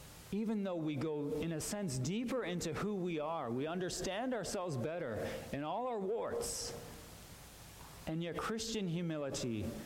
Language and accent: English; Canada; We're certainly not like those Americans.